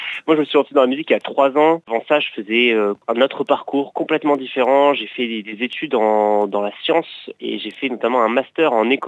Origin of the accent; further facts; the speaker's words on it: Toulouse, Occitanie, France; moi je suis de Toulouse à la base, et je vis sur la côte depuis un long moment maintenant, et ma vie est un peu partagée entre les deux. En ce moment, je suis dans les Landes